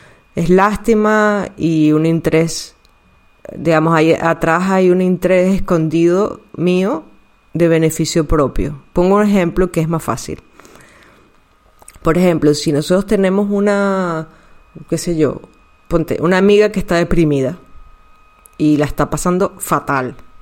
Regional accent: Venezuela; also born or lived in Mexico; now in Spain; también soy inmigrante, ya tengo unos 20 años de inmigrante. Soy venezolana. Luego viví en México, que fui inmigrante en México también. Luego me hice mexicana, luego me vine a España, ahora soy catalana, adoptada.

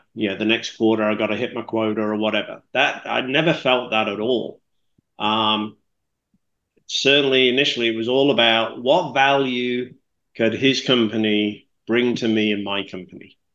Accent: United Kingdom; I'm a Brit.

